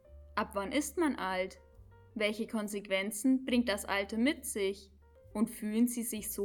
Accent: Bavaria, Germany; born there; ich bin 24 Jahre alt und komme gebürtig aus Schwaben, genauer gesagt aus dem Landkreis Günzburg.

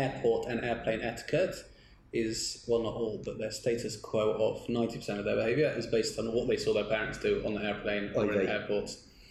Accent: England, United Kingdom; as one does, because we're English

